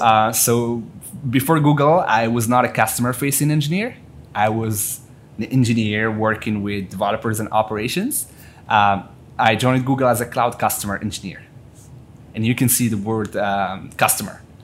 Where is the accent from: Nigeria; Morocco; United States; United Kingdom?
Morocco; moved away as an adult; now in Paris, France; I was born and raised in Morocco, North Africa. Studied electrical engineering in Morocco, worked on renewable energy projects there